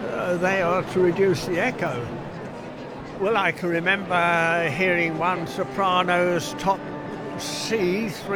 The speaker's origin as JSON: {"language": "English", "region": "London", "country": "United Kingdom", "said": "In 1942, as a Londoner, we normally went away from London during the summer holidays."}